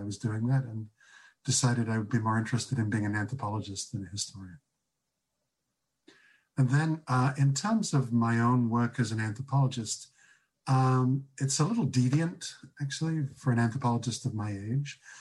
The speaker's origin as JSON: {"language": "English", "country": "United Kingdom", "tie": "born or raised there", "said": "I'm British originally, and there's a tradition in the UK of taking a gap year before you go to university. I was brought up in a very parochial, white, middle-class family in the UK"}